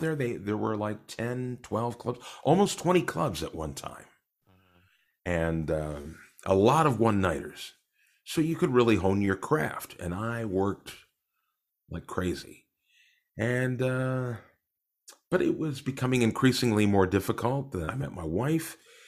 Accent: Winnipeg, Manitoba, Canada; born there; I was born in Winnipeg, Manitoba.

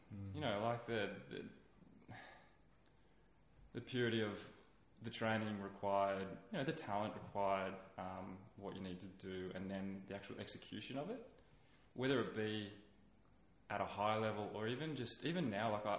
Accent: Canberra, Australian Capital Territory, Australia; And then growing up in Canberra, going out into the fire trails, I still love going back there.

